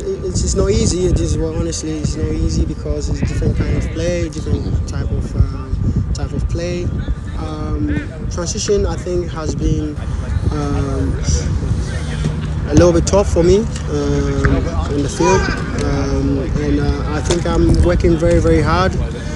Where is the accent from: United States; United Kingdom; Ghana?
Ghana; So I look up to a lot of players, but as a Ghanaian, I think I was looking up to ACN that time when he was playing Lyon and he came to Chelsea.